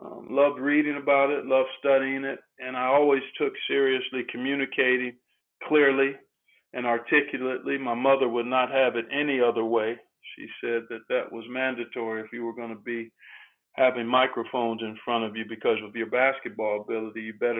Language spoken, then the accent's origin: English; Cleveland, Ohio, United States; Growing up in Cleveland, once I got to high school, a lot of the Cavaliers hung around and played pickup basketball during the summer